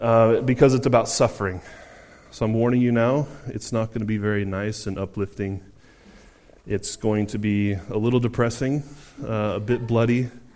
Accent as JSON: {"language": "English", "country": "United States", "said": "I am American, as you can hear."}